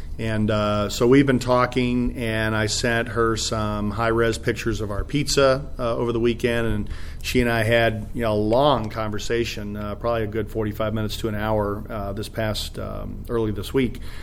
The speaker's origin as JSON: {"language": "English", "town": "Detroit", "region": "Michigan", "country": "United States", "tie": "born or raised there", "moved": "yes", "said": "Well, I grew up in Detroit as a kid. I grew up eating the style of pizza that we're trying to make famous down here as a kid. And I was always frustrated when we moved here that you could never get it."}